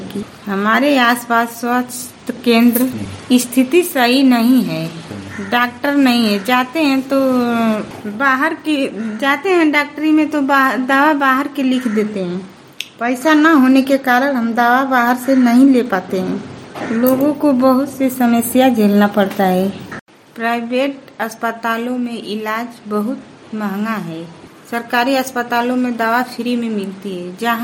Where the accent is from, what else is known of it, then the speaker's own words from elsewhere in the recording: Ghazipur, Uttar Pradesh, India; मैं गाजीपुर जनपद की रहने वाली हूँ। मेरी उम्र है लगभग 28 वर्ष। पिन कोड 27 और 52।